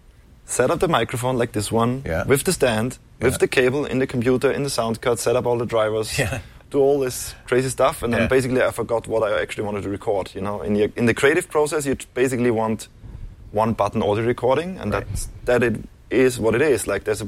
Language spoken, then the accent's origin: English; Vienna, Austria; In Vienna. I'm from Austria, Vienna. 8 years.